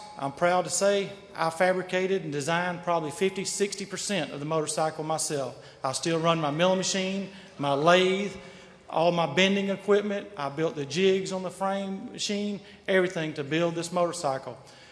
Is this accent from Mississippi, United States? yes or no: no; Columbus, Georgia, United States; Chapter one, I was born in Columbus, Georgia, raised by a race car driver.